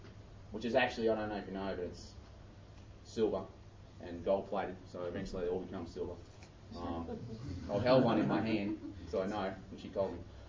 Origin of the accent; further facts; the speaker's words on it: Australia; I'm an Aussie ruler.